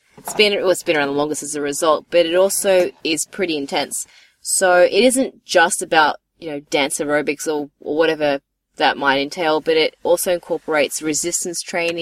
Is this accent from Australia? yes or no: yes; Canberra, Australian Capital Territory, Australia; Now, I'm originally from Canberra, so most things, not everything, but most things were still legal there.